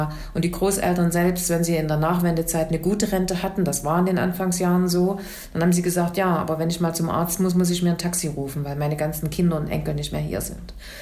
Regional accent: Saxony, Germany; Und allein in der Region, wo ich herkomme, nämlich die Leipziger Region, sind über Nacht 100.000 Menschen arbeitslos geworden.

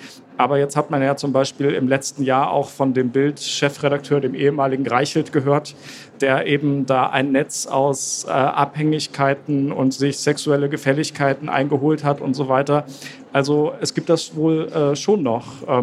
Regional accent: Bavaria, Germany; Also ich bin ja in Bayern auch groß geworden

